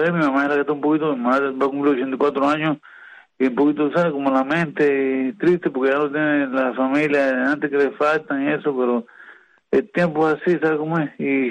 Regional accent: Cuba; now in Germany; cubano alemán, siento orgullo de haber sido, ser cubano, de haber aprendido el boxeo en Cuba

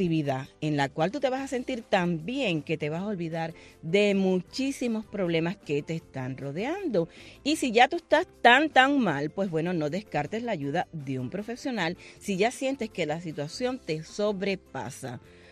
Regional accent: Cuba; sé de todas las situaciones que hay en Cuba porque soy cubana igual que ustedes

